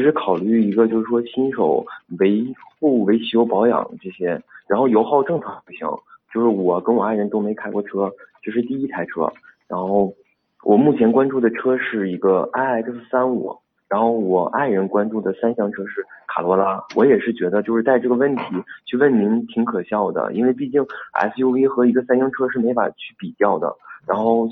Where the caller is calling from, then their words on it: Harbin, Heilongjiang, China; 我是一位来自东北的，就是黑龙江省哈尔滨市的一个热心听众。